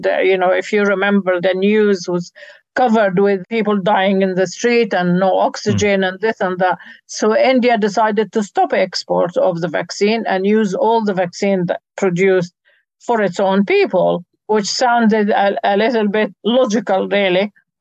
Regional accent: United Kingdom; As a British person, I think the doses saved the politicians here.

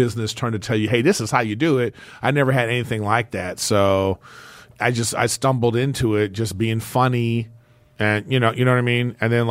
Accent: Los Angeles, California, United States; Yeah, I grew up in LA.

